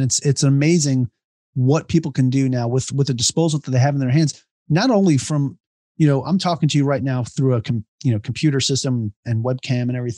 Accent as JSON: {"language": "English", "town": "Long Island", "region": "New York", "country": "United States", "said": "Yeah, I'm from Long Island."}